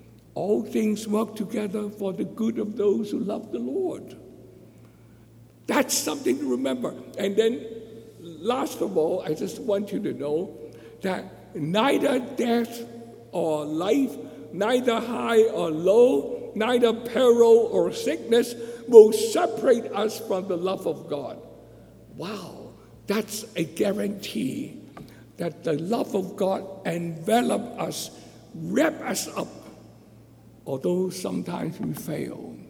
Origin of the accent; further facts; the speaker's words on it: Hong Kong; moved away; Well, especially when I came from Hong Kong